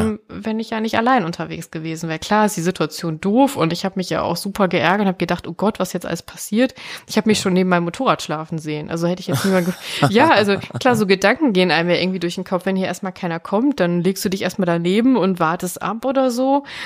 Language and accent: German; Eindhoven, North Brabant, Netherlands; also ich komme aus Eindhoven